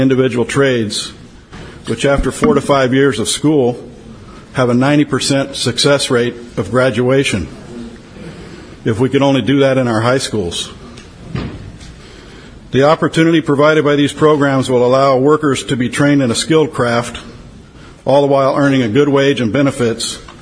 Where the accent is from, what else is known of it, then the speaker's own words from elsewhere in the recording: Bellflower, California, United States; And I'm not from Belfast, but I'm from Bellflower, so probably not as good a speaker as Robbie, but in fact, I know I'm not.